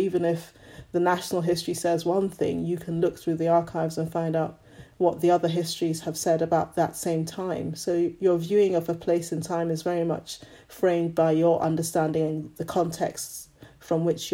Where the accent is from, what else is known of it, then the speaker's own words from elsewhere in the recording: Scotland, United Kingdom; also born or lived in Nigeria; I was brought up partly in Scotland and partly in Nigeria.